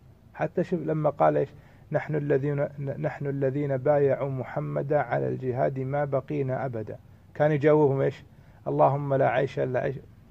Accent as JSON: {"language": "Arabic", "country": "Kuwait", "said": "اللي يسمونهم عندنا بالكويت إيش؟ الصبة."}